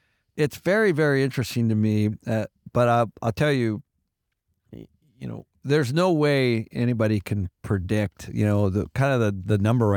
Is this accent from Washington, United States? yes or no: yes; Seattle, Washington, United States; Now, I'm from Seattle, so I cannot even believe that myself.